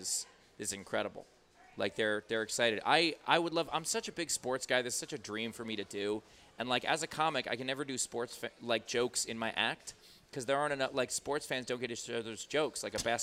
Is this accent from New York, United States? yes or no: yes; Queens, New York, United States; That happened I'm from Queens.